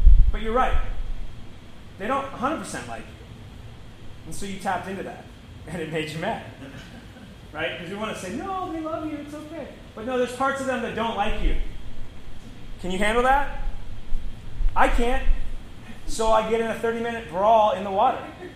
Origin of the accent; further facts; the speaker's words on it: Seattle, Washington, United States; And I had long hair at the time because I'm from Seattle.